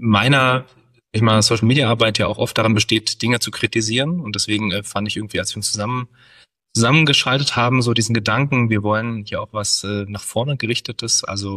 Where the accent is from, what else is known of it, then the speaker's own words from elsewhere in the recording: Berlin, Germany; Ich komme aus Berlin-Neukölln. Hier bin ich geboren, aufgewachsen. Ich habe noch nie woanders gewohnt. Ich sage immer, ich bin nicht so weit gekommen.